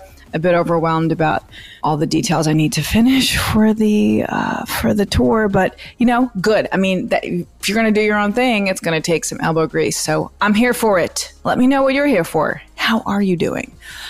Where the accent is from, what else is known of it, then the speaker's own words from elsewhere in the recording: Queens, New York, United States; I'm from Queens, mm-hmm. so I'm like, hiking? What?